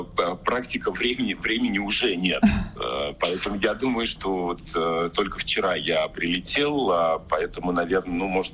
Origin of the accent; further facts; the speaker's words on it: Saratov, Saratov Oblast, Russia; Это моя малая родина, и я очень скучаю. Я надеюсь, что вот ближайшую неделю я уже окажусь в Саратове, обниму своих родителей.